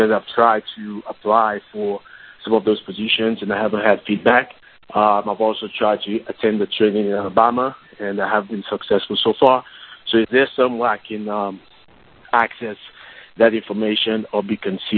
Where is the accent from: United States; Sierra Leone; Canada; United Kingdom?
Sierra Leone; I'm from Sierra Leone.